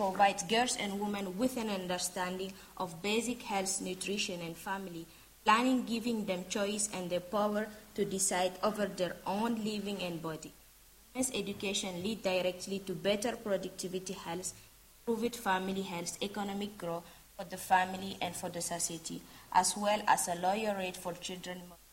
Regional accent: Chad; I'm from Chad, and I'm a youth volunteer representing Africa Union region

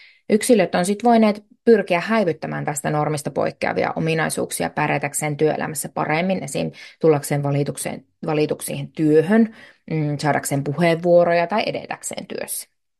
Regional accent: Savonlinna, South Savo, Finland; Esimerkiksi minä olen täältä Savonlinnasta kotoisin

